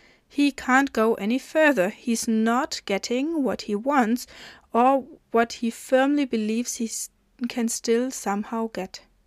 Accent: Germany; I come from Germany, and I am a mom of three kids.

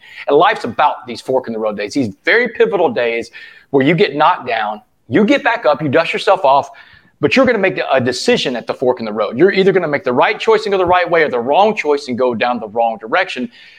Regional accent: Texas, United States; And what little boy growing up in Texas doesn't either want to play for these guys or against these guys, right?

